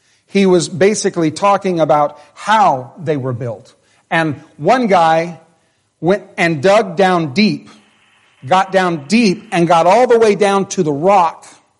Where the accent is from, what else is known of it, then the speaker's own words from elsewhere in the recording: Carlsbad, New Mexico, United States; I was born in Carlsbad, New Mexico, and lived the first few years of my life in Carlsbad. And Carlsbad, desert, desert, desert, dry, dry, dry, just like this.